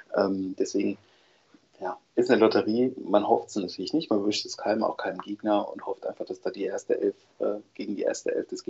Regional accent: Freiburg, Baden-Württemberg, Germany; Spitzenspiele in der ersten Liga ist man gar nicht gewohnt als Freiburger.

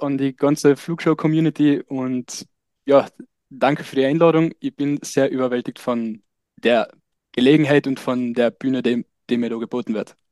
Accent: Carinthia, Austria; now in Graz, Austria; Ja, also ich komme aus einem kleinen Dorf aus Ortraburg in Kärnten. Das ist in der Nähe von Osttirol, in der Nähe von Lienz.

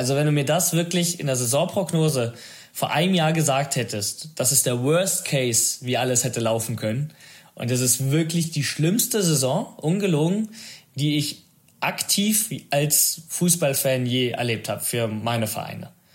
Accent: Italy; Man muss als Italiener sonst ein bisschen ja auch immer den Argentiniern die Daumen drücken

